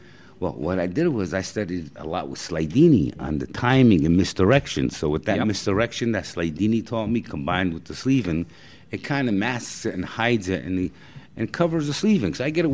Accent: New Jersey, United States; first language Italian; English is a second language; Well, yeah, that's New Jersey's actually New Jersey. Where I'm from.

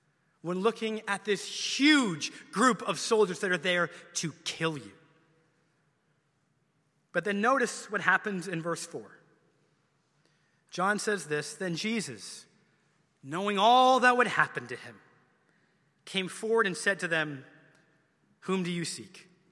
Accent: Canada; I grew up in Canada, so it's obligatory. I was in many skating lessons.

